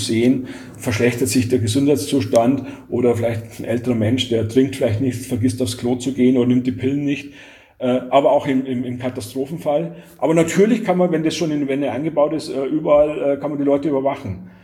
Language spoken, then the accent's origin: German; Germany; Wobei wir als Europäer und dann vor allem als Deutsche denken, hey, wir kennen das doch